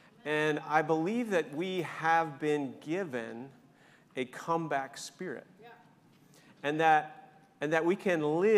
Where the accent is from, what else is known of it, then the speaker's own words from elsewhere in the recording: New York, United States; and I grew up in New York, so I was a Giants fan.